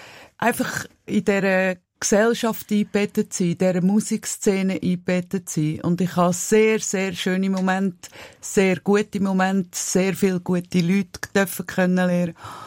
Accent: Weggis, Lucerne, Switzerland; gern Weggiser zu sein, gern aufgewachsen sein in Weggis, gern da zu leben und zu geniessen.

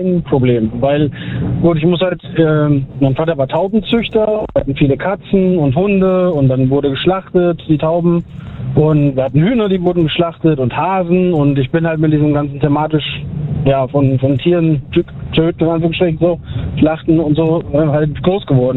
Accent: Schenkelberg, Rhineland-Palatinate, Germany; Schenkelberg, Westerwald.

